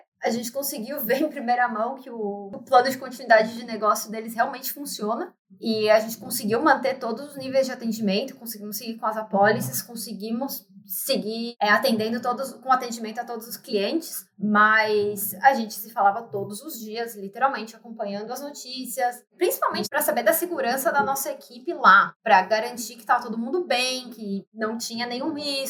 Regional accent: São Bernardo do Campo, São Paulo, Brazil; moved away as an adult; Gente, eu sou de São Bernardo, a gente recebe o folhetinho da dengue.

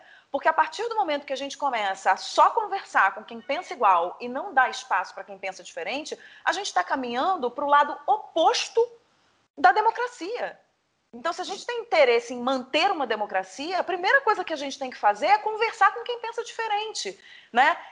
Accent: Rio de Janeiro, Brazil; now in São Paulo, Brazil; Eu, que não estou mais no Rio, estou em São Paulo, mas continuo e continuarei sempre sendo muito carioca.

